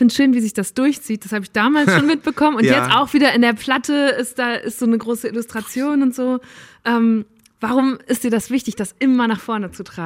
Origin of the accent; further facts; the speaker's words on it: Borken, North Rhine-Westphalia, Germany; Ich komme aus Borken ursprünglich, da ist das Kennzeichen BOR.